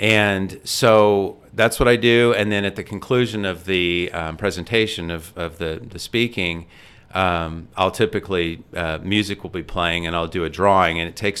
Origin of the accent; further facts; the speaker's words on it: Phoenix, Arizona, United States; moved away; I come from Phoenix. We moved here from there 5 years ago.